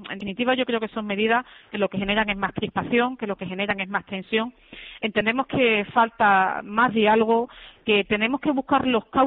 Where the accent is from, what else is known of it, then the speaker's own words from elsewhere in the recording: Spain; siendo españoles